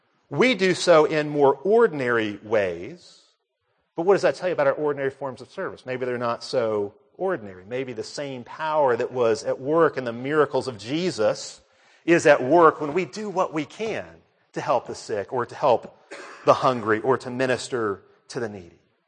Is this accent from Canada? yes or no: no; Birmingham, Alabama, United States; You know, I come from Birmingham, which is kind of the capital of the whole radical movement